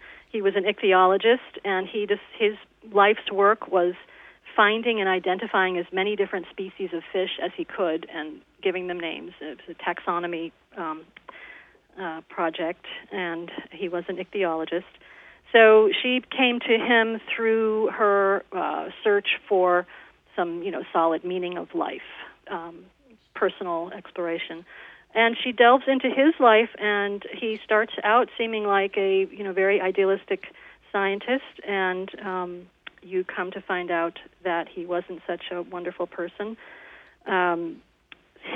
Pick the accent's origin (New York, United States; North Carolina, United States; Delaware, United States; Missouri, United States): New York, United States; also born or lived in South Florida; You know that I grew up in New York, but I also lived in South Florida for 25 years before I came to California.